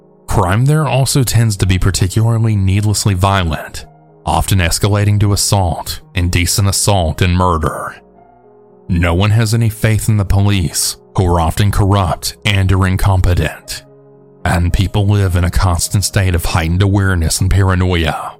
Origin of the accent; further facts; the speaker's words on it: South Africa; I'm from South Africa, and most of my family still lives there.